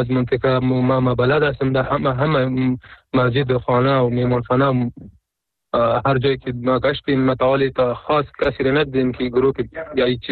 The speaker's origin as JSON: {"language": "Persian", "country": "Afghanistan", "said": "در اصل افغان که کل افغان هستیم، چی اون پشتون هستیم، ما هم پشتون هستیم"}